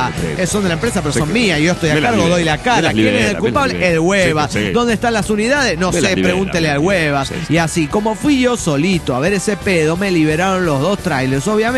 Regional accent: Quito, Pichincha, Ecuador; de Quito, Ecuador.

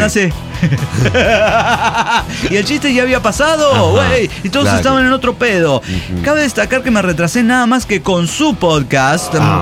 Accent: San Luis Potosí, Mexico; Yo soy de San Luis Potosí.

